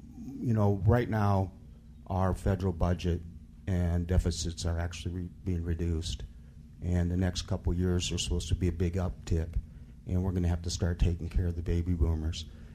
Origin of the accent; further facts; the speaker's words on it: Dallas, Texas, United States; I'm actually from Dallas, Texas.